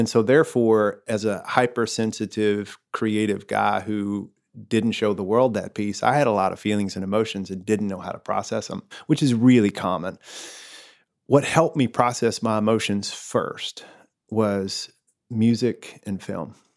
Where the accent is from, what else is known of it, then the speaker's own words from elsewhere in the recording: the South, United States; I grew up in a small town in the South, which I'm so proud of my hometown.